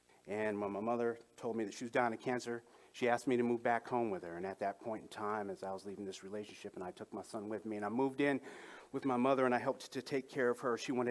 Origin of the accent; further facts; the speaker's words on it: Los Angeles, California, United States; moved away as an adult; also born or lived in Kansas City; I was born in Kansas City, Missouri, but I was raised most of my life in Southern California, Los Angeles area. And I came here in 2008.